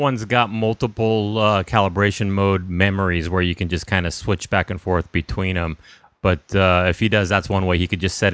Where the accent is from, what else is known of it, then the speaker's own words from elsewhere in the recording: California, United States; I know. We're from California.